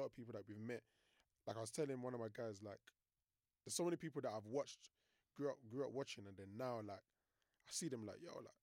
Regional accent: London, United Kingdom; So I'm from East London

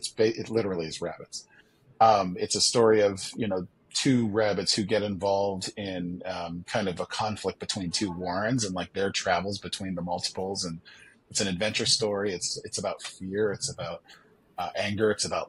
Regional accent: Buffalo, New York, United States; also born or lived in Chicago; No, I'm from Buffalo, which is where I am right now. That's the laundry room where my laundry room is in Buffalo, New York. From Buffalo. Went to school in Chicago, worked for Chicago, out of Chicago for years.

